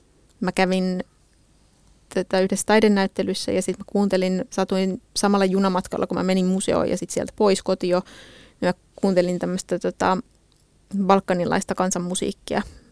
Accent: Valkeakoski, Pirkanmaa, Finland; koska mähän olen syntynyt Valkeakoskella. Ja olen siis kasvanut ihan tehtaan naapurissa. Et mun syntymäkoti on ollut siinä Valkeakosken Tervasaaren paperitehtaan kadun toisella puolella.

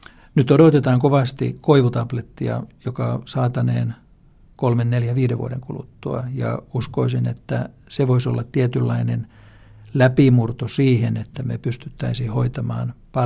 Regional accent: Salo, Southwest Finland, Finland; mulla oli todella Salossa, josta olen kotoisin

